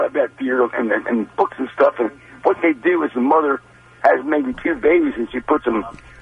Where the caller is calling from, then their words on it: Shinola, Maryland, United States; I'm calling from Shinola in Somerset County, on the Eastern Shore.